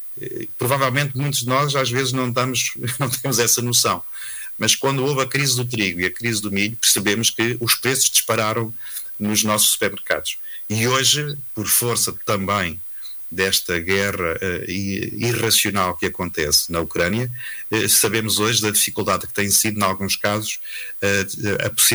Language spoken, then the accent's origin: Portuguese; Centro, Portugal; eu sou do Baixo Mondego e conheço muito bem essas figueiras